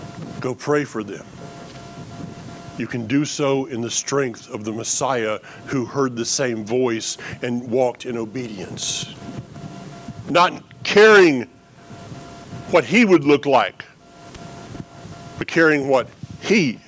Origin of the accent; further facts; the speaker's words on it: the South, United States; and by the way, I know I'm from the South, but I'm not going to eat bacon anymore.